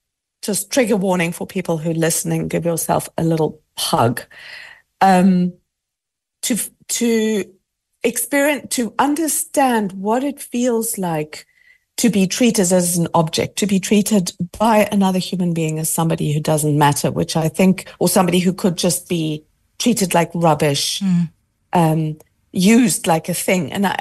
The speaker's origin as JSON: {"language": "English", "country": "South Africa", "tie": "born or raised there", "said": "I grew up in South Africa as well"}